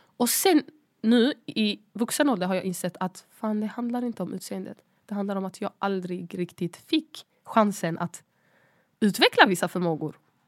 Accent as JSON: {"language": "Swedish", "town": "Malmö", "region": "Skåne", "country": "Sweden", "tie": "born or raised there", "said": "Vi bodde i en sån här, alltså orten, alltså en ort. Jag är uppvuxen i Rosengård."}